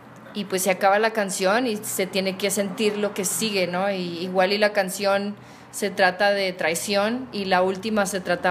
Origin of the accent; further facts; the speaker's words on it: La Union, New Mexico, United States; I'm from La Union.